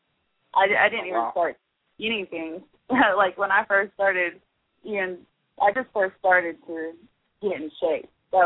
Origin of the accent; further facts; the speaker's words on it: Tahlequah, Oklahoma, United States; I'm actually from Tahlequah, Oklahoma. It's the heart of Cherokee Nation, right in the middle of.